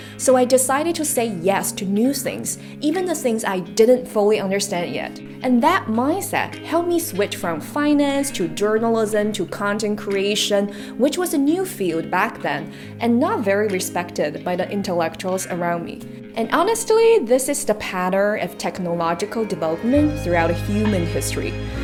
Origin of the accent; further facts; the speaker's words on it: China; Growing up in China, many of us were raised inside a system shaped by planned economy thinking.